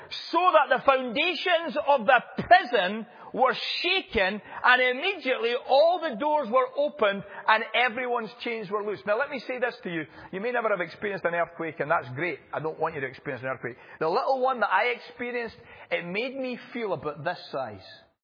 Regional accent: California, United States; Now, you know I'm from California, right? And they keep telling us the big one's coming.

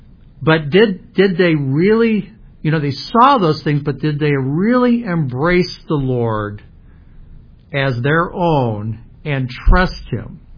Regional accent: Fraser, Michigan, United States; I remember, you know, as a kid, I grew up in Fraser, Michigan.

